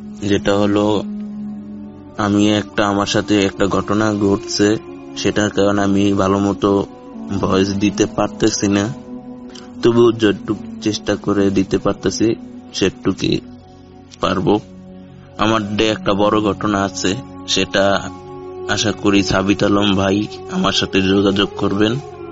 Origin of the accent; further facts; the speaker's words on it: Barisal, Barisal Division, Bangladesh; now in Patgram, Bangladesh; আমি ছোটকাল থেকে আমার নানা বাড়িতেই বড় হয়েছি বরিশালে। আমার বাড়ি হয়েছে রংপুর বিভাগের লালমনিরহাট জেলার পাটগ্রাম উপজেলায়।